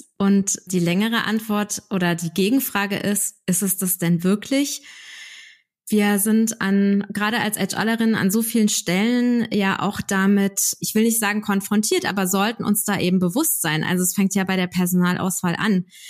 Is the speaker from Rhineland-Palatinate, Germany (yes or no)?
yes; Rhineland-Palatinate, Germany; Aber ich komme aus der Westpfalz, das war, als ich Kind und Teenager war, die Hochburg für Nazis in wirklich im Westen Deutschlands. Ich bin damit auch aufgewachsen indirekt.